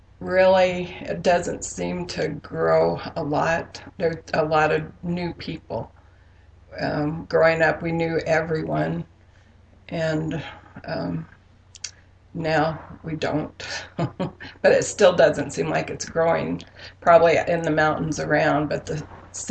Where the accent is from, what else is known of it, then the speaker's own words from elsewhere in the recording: Canyon City, Oregon, United States; born there; I was born in Canyon City. During that time, my folks had sheep